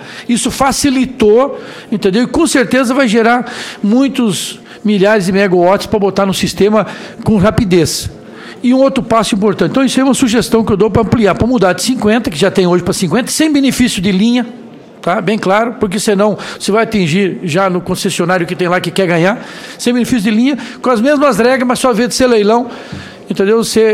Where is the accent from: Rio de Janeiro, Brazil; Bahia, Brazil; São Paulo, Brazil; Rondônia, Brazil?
Rondônia, Brazil; lá do meu estado de Rondônia